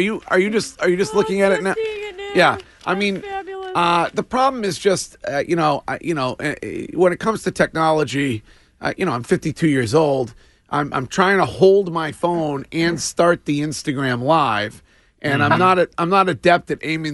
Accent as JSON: {"language": "English", "town": "Stow", "region": "Massachusetts", "country": "United States", "tie": "born or raised there", "said": "the last week in my hometown of Stowe, Massachusetts."}